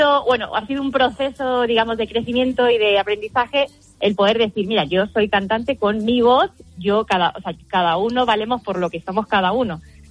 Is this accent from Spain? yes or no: yes; Villaviciosa de Odón, Community of Madrid, Spain; yo soy de Madrid, de Villaviciosa de Odón, y yo hablo así cuando no estoy de servicio